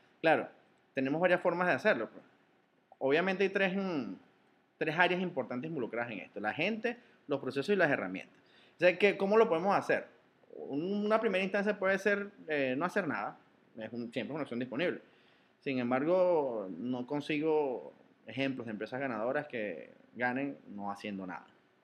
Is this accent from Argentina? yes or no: no; Venezuela; soy de Venezuela